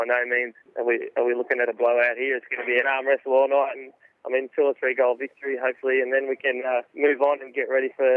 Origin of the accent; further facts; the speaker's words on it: Sydney, New South Wales, Australia; Growing up in Sydney